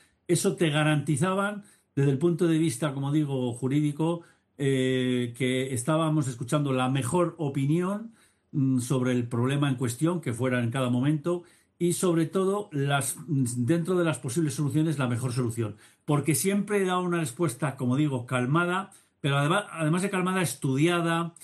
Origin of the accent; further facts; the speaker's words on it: Valladolid, Castile and León, Spain; Yo, como sabes, soy de Valladolid